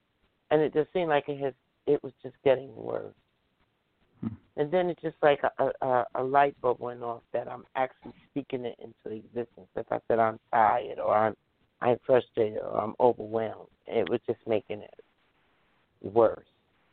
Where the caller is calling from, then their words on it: New Jersey, United States; I'm calling from New Jersey.